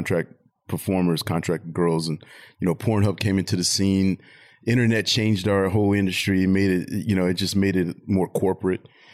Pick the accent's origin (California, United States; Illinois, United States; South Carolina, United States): California, United States; Pomona; I was born and raised in Pomona. My family was pretty much Pomona, LA.